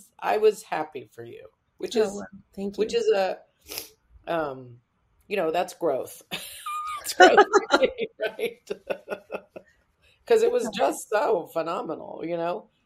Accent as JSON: {"language": "English", "town": "Westport", "country": "United States", "tie": "born or raised there", "said": "you know, I grew up in Westport. I've lived here my whole life."}